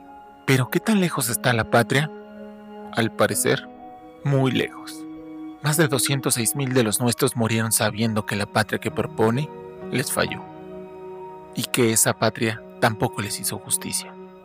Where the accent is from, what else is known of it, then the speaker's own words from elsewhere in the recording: Mexico; no solo en salud, sino como individuos, como mexicanos